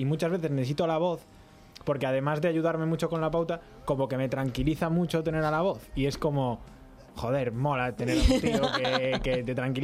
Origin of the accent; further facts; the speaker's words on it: Madrid, Community of Madrid, Spain; No, yo soy de Madrid.